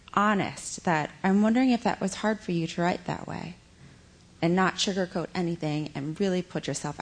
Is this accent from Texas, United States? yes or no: yes; Texas, United States; I'm from Texas, too.